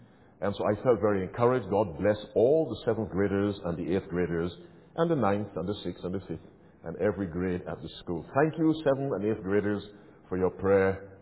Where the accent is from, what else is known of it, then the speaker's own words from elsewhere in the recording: Barbados; wrote me from Barbados, which is where I'm from originally. And I was delighted to know that someone in my home country was listening.